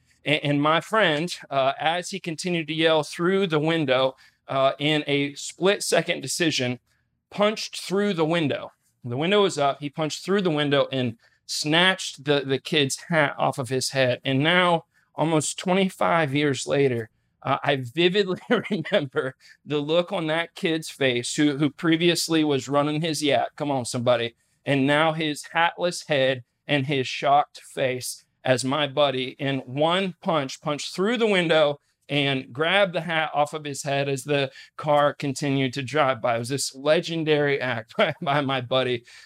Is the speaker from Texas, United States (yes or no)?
no; Dover, Ohio, United States; I grew up in Northeast Ohio. We were just talking with the crew about growing up in Northeast Ohio in a town called Dover.